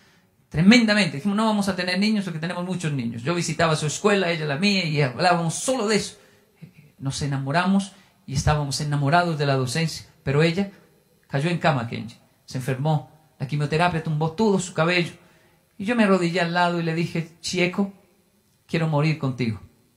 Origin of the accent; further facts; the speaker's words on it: Colombia; Yo debería ser así, que soy latino, colombiano